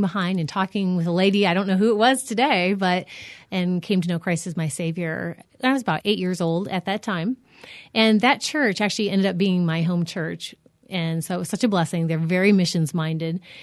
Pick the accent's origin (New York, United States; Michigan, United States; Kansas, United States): Michigan, United States; Well, I grew up in Michigan, and I went to a public school.